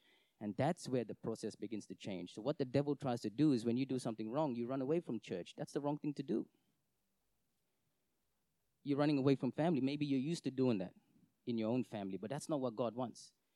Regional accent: Singapore; I'm short, I'm Indian, from Singapore.

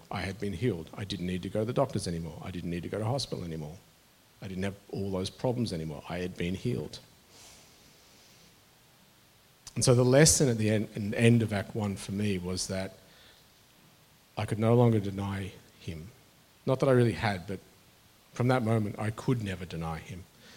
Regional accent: Brisbane, Queensland, Australia; born there; I was born in Brisbane in the early 70s

